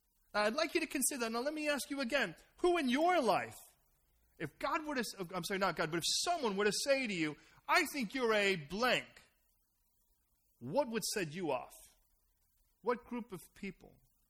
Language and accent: English; Chicago, Illinois, United States; Now, I mean, growing up in Chicago, we talked about each other's mothers.